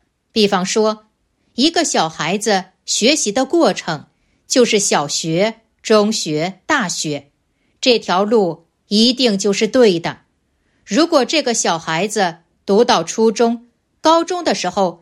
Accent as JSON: {"language": "Chinese", "country": "China", "said": "我们中国人年夜饭吃的都很多，"}